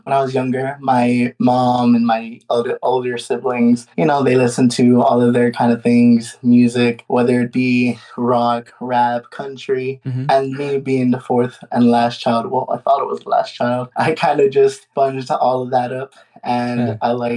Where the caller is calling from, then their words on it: Texas, United States; I'm calling from Texas, right here in the United States.